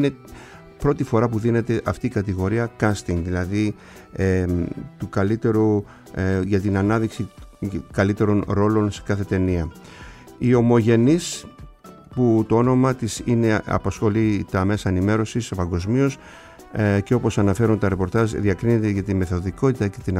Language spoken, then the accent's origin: Greek; Kasos, South Aegean, Greece